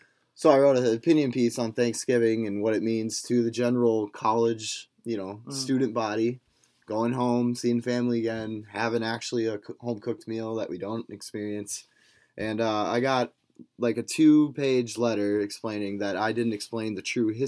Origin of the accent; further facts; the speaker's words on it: Rosemount, Minnesota, United States; I'm originally from Rosemont, Minnesota, but my parents live in Eagan.